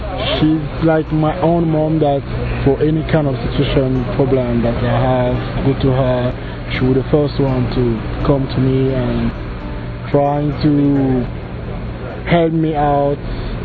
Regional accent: Cameroon; now in London, United Kingdom; j'ai 31 ans et je viens du Cameroun, je vis à Londres et j'aime la Vierge Marie.

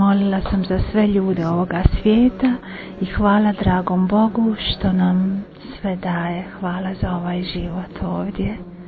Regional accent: Croatia; ja sam iz Hrvatske

